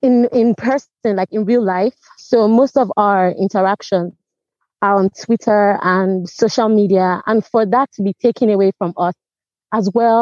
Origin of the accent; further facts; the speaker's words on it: Nigeria; I'm Nigerian, non-binary, and I'm queer.